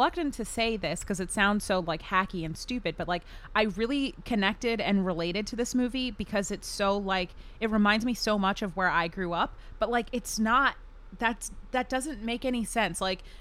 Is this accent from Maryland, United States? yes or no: yes; Maryland, United States; I grew up in Maryland, so that's what I'm saying.